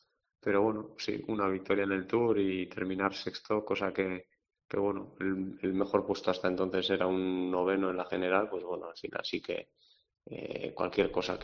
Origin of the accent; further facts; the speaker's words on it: Guernica, Basque Country, Spain; recibir el calor del público, las calles abarrotadas, pasar por Guernica, por mi pueblo, y bueno, ver todo ese gentío animando